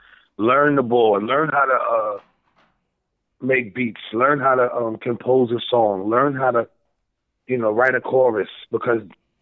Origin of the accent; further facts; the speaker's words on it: United States; at that time, I'm an American, but I love, you know, the Jamaican culture and the music.